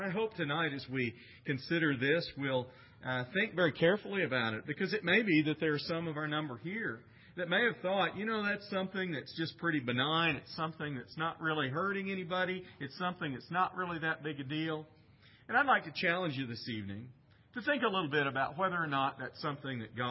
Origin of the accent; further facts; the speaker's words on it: Missouri, United States; now in Texas, United States; When I was a little boy, there was not legal lotteries that existed where I grew up in Missouri, and I think the same was true probably here in Texas